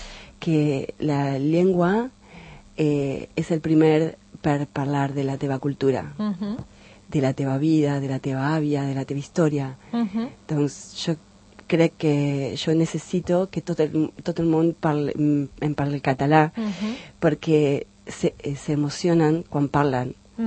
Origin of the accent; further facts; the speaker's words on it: Argentina; Catalan is a second language; now in Catalonia, Spain; sóc argentina